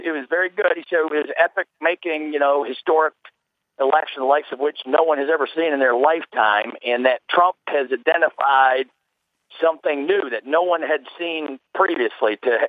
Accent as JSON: {"language": "English", "region": "Virginia", "country": "United States", "said": "I'm from Virginia."}